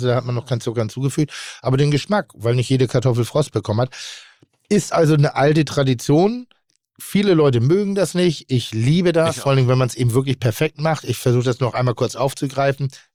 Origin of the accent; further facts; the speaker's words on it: Northern Germany, Germany; Nein, ich bin Norddeutscher.